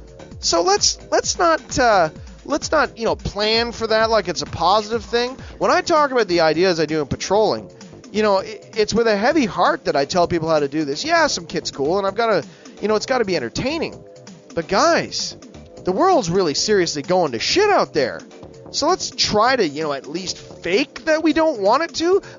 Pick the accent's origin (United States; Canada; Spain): Canada; Hey, I'm Canadian.